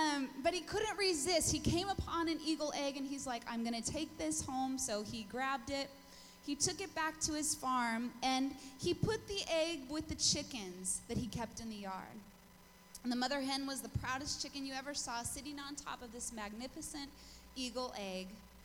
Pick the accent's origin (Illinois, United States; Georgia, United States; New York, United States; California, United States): California, United States; I am from California, like Pastor Tim said, and so it's cool just to come and hear all the accents